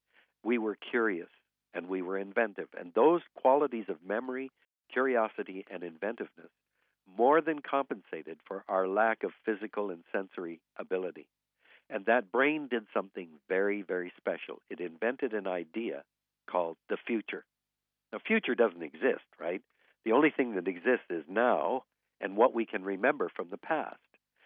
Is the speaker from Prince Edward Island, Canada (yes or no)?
no; Vancouver, British Columbia, Canada; when I was born in Vancouver in 1936, I vividly remember my dad and me rowing in a rowboat around the main park in Vancouver